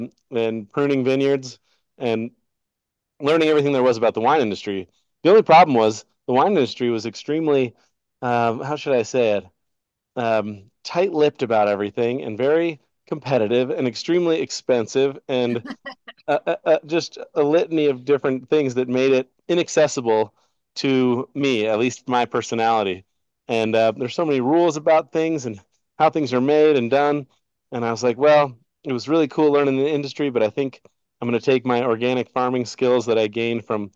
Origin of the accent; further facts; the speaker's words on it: Jackson, Wyoming, United States; So I grew up in Wyoming here in Jackson Hole, and it's a pretty wild place to grow up in terms of wild animals